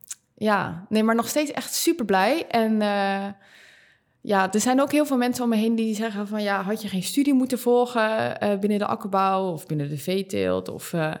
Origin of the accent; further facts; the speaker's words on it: Schiedam, South Holland, Netherlands; now in Dordrecht, Netherlands; En ik ben opgegroeid en geboren en getogen in Schiedam. Maar nu woon ik in Dordrecht.